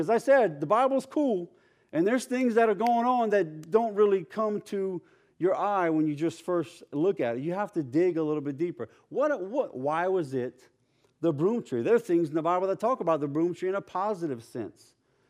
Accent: Louisiana, United States; accent: Cajun; because this is a tongue twister, and I already have a hard time getting my Cajun accent out of here.

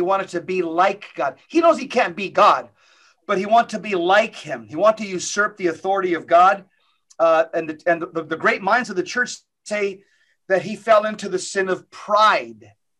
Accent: Los Angeles, California, United States; born there; My parents are from Mexico. I was born in Los Angeles.

